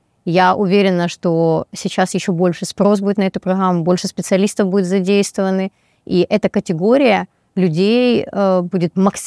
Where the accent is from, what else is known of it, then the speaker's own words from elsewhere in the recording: Ukraine; Я же украинка, эмпатичная, поэтому как бы мой народ такой же.